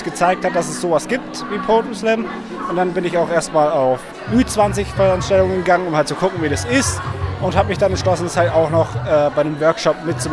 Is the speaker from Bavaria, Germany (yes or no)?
yes; Würzburg, Bavaria, Germany; Ich werde, solange ich halt noch zur Schule gehe, vielleicht auch dann noch studiere, halt sehr in meiner Heimatstadt Würzburg bleiben